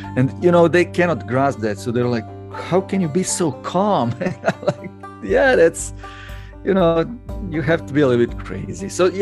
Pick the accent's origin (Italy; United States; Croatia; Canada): Croatia; one hiker asked me, like, "What's your name?" And I'm like, " … from Croatia."